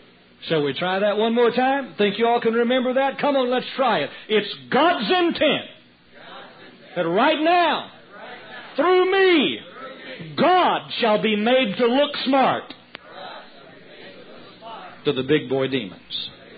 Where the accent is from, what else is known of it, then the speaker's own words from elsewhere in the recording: Texas, United States; Now please let me give you the Texas translation of that one, since I'm a Texan.